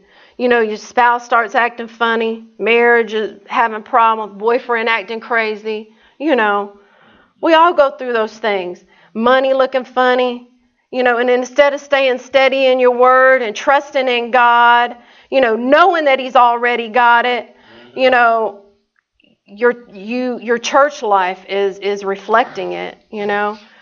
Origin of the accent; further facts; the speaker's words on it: the South, United States; accent: southern; My southern accent's coming out now.